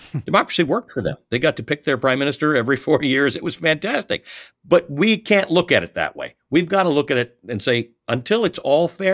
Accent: Canada; also born or lived in Kenya; And then I grew up in Canada, which is a free and democracy and vibrant democracy.

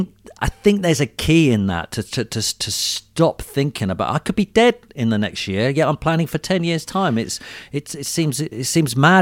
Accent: United Kingdom; I have the keys to the world. I have a passport. I'm British.

